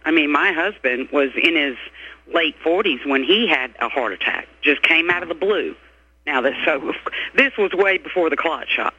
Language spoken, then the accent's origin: English; Tennessee, United States; born there; I was born outside of Memphis, and I was blessed to be able to tour the mansion and his plane, the Lisa Marie.